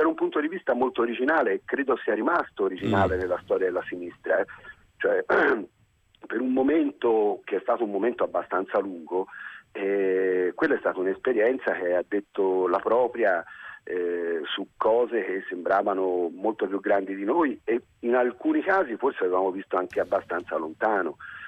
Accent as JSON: {"language": "Italian", "town": "Florence", "region": "Tuscany", "country": "Italy", "said": "Sono fiorentino"}